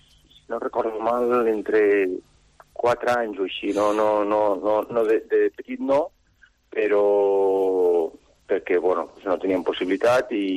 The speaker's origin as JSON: {"language": "Catalan", "town": "Lleida", "region": "Catalonia", "country": "Spain", "tie": "born there", "said": "Soc a Lleida mateix."}